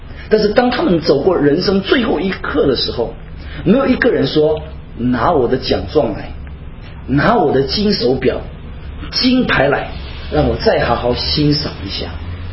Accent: China; 我们中国人有一个特点，非常好斗，跑到哪里都斗。

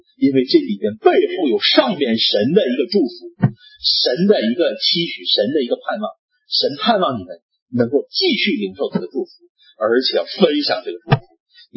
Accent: China; 我相信我们中国人更倾向于犹太，更倾向于神的心意

